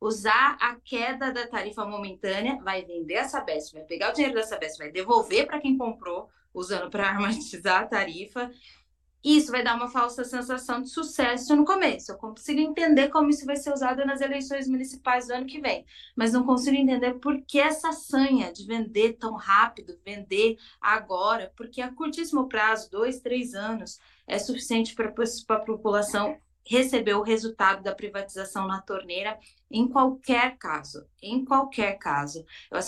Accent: Itu, São Paulo, Brazil; Eu sou de Itu, interior de São Paulo, uma cidade que remunicipalizou o serviço de água e esgoto não faz muito tempo, em 2016.

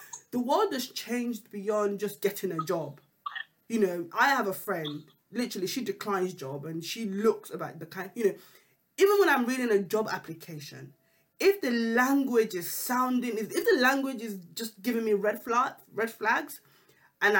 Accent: Nigeria; I'm from Nigeria, everybody knows

